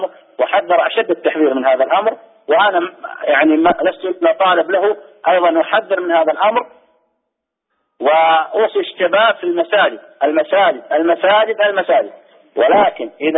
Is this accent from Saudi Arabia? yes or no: yes; Saudi Arabia; عندنا في السعودية